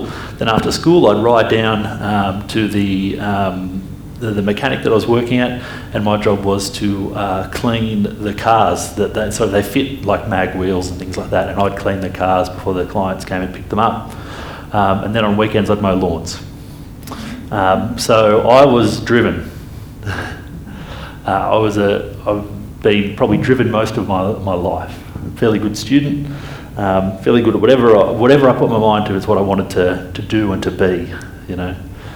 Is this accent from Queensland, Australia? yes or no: no; Narara, New South Wales, Australia; I come from a sub-working class family. I grew up in Narara on the Central Coast